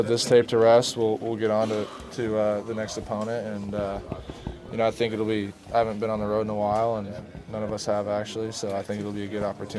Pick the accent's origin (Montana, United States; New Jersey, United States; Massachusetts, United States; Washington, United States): Washington, United States; Lake Stevens; So just to have that support and that fan base for my hometown is awesome. And having everybody be able to drive 45 minutes to come watch me play is super cool, too. So anytime I see some Lake Stevens people out here